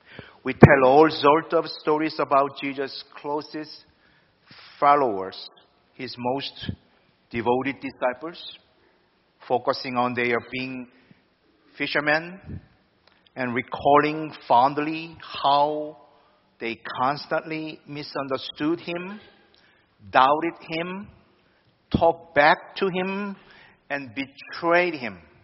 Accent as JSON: {"language": "English", "country": "South Korea", "tie": "born or raised there", "said": "I was born and raised in Korea, one of the countries in Asia, part of Eastern cultures, I guess."}